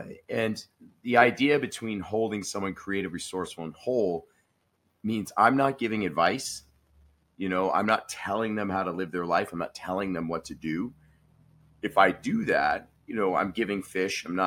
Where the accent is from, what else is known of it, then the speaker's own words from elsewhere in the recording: Farmington, Maine, United States; also born or lived in Austin, Texas; Yep, I'm back in Maine where I was born and raised, back in my hometown of Farmington.